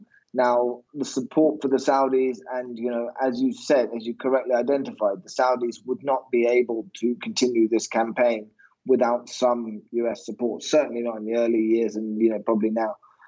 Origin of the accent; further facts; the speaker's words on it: United Kingdom; I'm obviously British